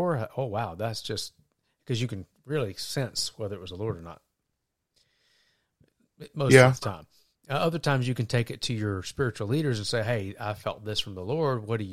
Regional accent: the South, United States; Well, I am from the South. What can I say?

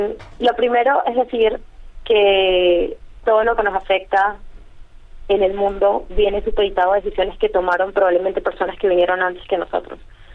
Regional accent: Venezuela; al saber de hecho que soy venezolana

